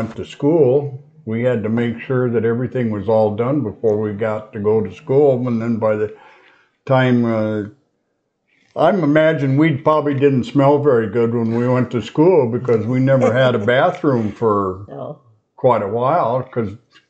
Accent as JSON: {"language": "English", "town": "Ithaca", "region": "Wisconsin", "country": "United States", "tie": "born or raised there", "said": "Where'd I grow up? Listen. In Ithaca, Wisconsin."}